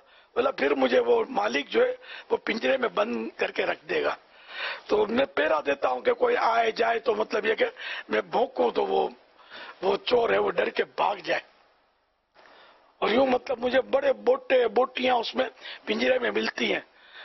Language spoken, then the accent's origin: Urdu; Karachi, Sindh, Pakistan; born there; اور پھر میں کراچی میں پیدا ہوا، پہلے حیدرآباد میں اترے ہمارے ماں باپ، وہاں کچھ عرصہ رہے، پھر کراچی میں میری ولادت ہوئی.